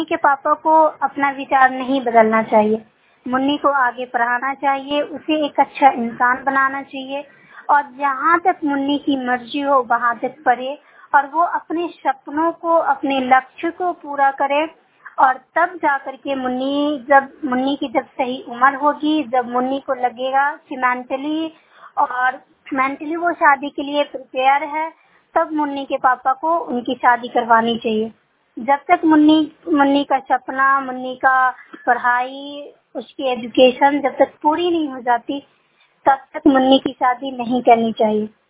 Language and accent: Hindi; Samastipur, Bihar, India; और मैं समस्तीपुर जिले से हूँ।